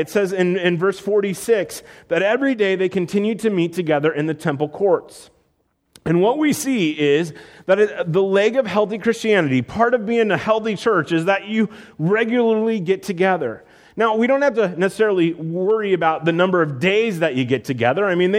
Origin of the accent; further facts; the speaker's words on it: Iowa, United States; Okay, I grew up in Iowa. I know all about combines.